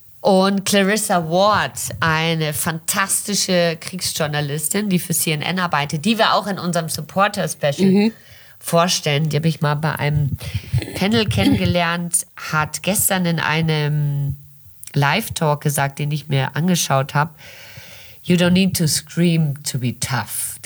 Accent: Brazil; moved away; Aber wie gesagt, ich bin in Brasilien geboren und aufgewachsen.

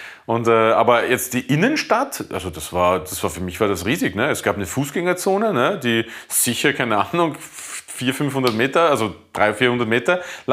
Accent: Bruck an der Leitha, Lower Austria, Austria; Das ist ja Bruck an der Leiter, wo ich aufgewachsen bin, ist ja, die Leiter ist der Grenzfluss zwischen Burgenland und Niederösterreich, also ich bin ja noch Niederösterreicher.

